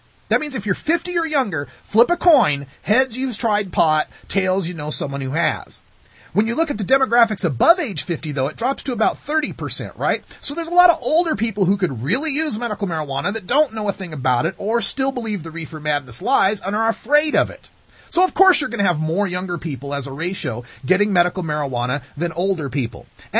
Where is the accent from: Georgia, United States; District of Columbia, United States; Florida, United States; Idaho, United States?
Idaho, United States; I'm originally from Idaho, right? We got a big hunter and gun culture there in Idaho.